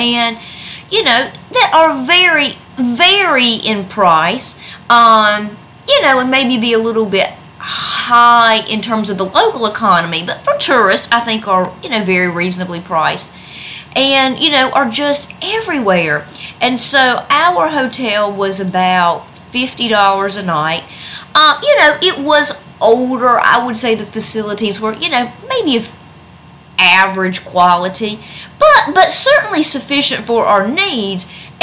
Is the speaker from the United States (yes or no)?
yes; United States; more about where I am from is, and obviously I'm American